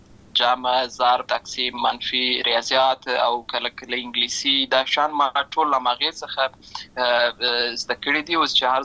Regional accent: Lashkar Gah, Helmand, Afghanistan; born there; زه په اصل کې د اوروزګان ولایت یم، اما زه په هلمند ولایت لشکرګاه کې پیدا شوی یم

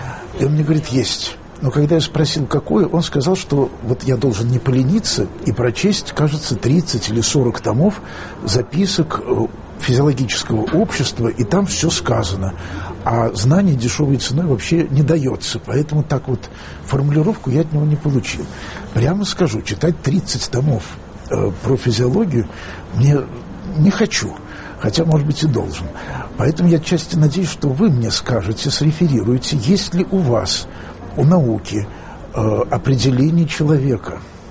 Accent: Moscow, Russia; Я просто родился на Клинической, у Плющихи, и Дарвиновский для меня был местом, мимо которого я ходил то в детсад, то в школу.

